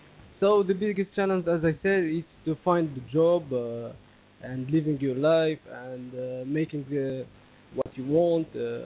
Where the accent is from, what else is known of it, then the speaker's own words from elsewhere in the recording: Tunisia; I'm from Tunisia, as you know. I have 29 years.